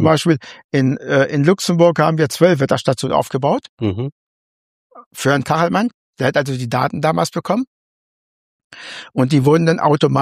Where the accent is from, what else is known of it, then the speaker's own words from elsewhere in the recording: Holtensen, Lower Saxony, Germany; Ich bin noch in Holtensen zur Schule gegangen.